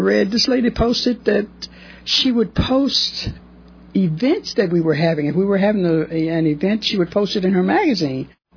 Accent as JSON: {"language": "English", "town": "Goochland", "region": "Virginia", "country": "United States", "tie": "born or raised there", "said": "Well, I like to say I'm from Goochland. I was born and raised in Goochland, so I'm a real Virginian, if you understand. I am a real Virginian"}